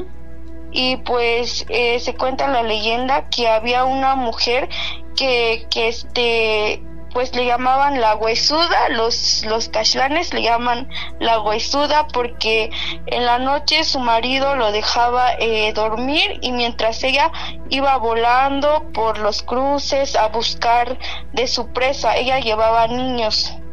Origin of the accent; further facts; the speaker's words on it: San Juan Chamula, Chiapas, Mexico; soy originaria de San Juan Chamula.